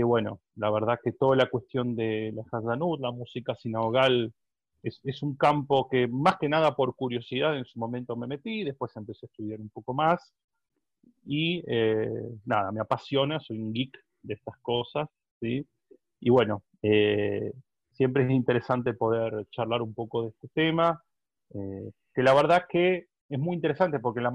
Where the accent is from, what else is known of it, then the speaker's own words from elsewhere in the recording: San Martín, Buenos Aires Province, Argentina; yo nací en la ciudad de Buenos Aires, pero gran parte de mi vida viví en el conurbano Buenos Aires, en San Martín.